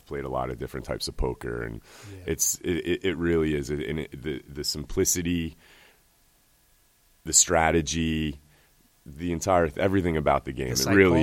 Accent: Catskill, New York, United States; You know, even though I grew up in Catskill, Hunter Mountain was a short drive away.

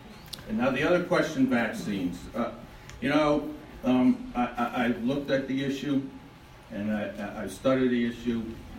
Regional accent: New York, United States; I grew up in Albany County. My father and mother moved out of Greene County for job purposes. And I grew up in Albany County.

